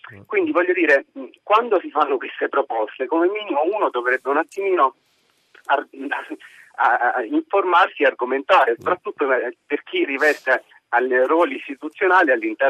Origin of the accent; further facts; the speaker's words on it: Sepino, Molise, Italy; chiamo da Campobasso. La ringrazio di aver citato il caso di Cepino perché è il mio paese